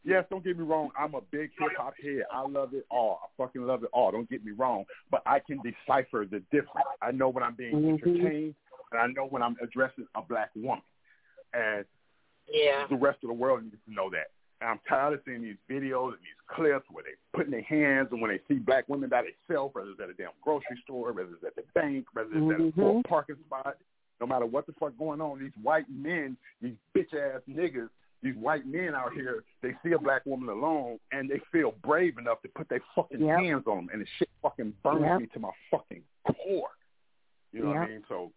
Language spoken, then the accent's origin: English; Oakland, California, United States; I'm from Oakland. I'm from the Bay Area.